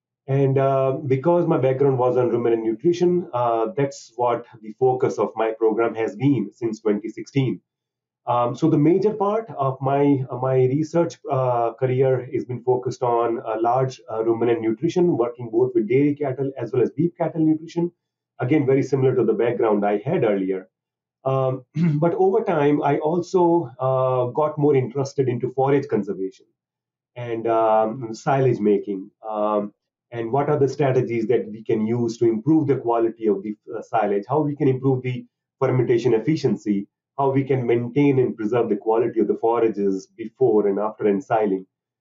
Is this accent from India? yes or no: yes; India; English is a second language; I'm originally from India. So I finished my DVM and I did my master's at the National Dairy Research Institute, again in India